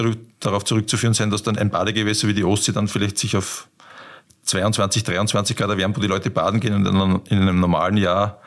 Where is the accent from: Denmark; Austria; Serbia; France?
Austria; Die gibt es bei uns in Österreich aber nicht.